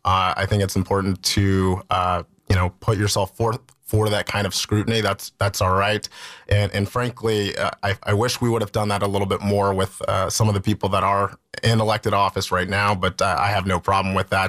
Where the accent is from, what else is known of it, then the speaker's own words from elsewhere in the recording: Virginia, United States; So all over. The place that I lived in the most